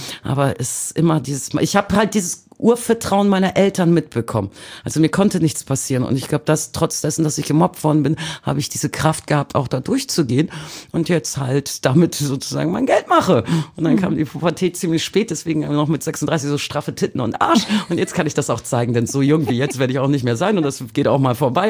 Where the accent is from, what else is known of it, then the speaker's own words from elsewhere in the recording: Bremen, Germany; in meiner Heimatstadt Bremen